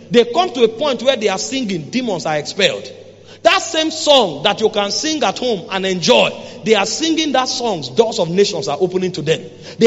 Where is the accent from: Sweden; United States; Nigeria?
Nigeria; English is a second language; I'm Nigerian.